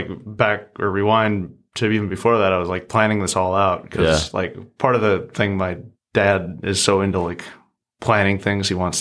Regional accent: Minnetonka, Minnesota, United States; Oh, Minnetonka, Minnesota, yeah.

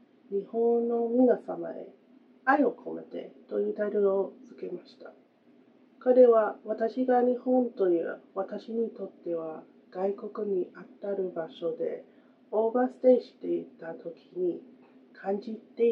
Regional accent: United States; Japanese is a second language; 私はアメリカ人で

